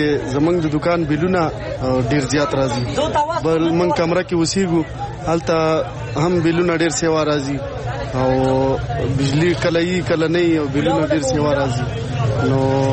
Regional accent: Dir, Khyber Pakhtunkhwa, Pakistan; زه خو د دیر یم

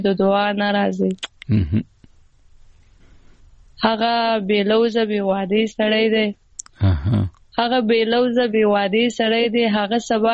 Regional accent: Afghanistan; ما تر اوسه پورې دا احساس نه دی کړی چې زه افغانستان والی یم زه صحیح ده خو زه افغان یم ویاړ کوم زه افغان یم

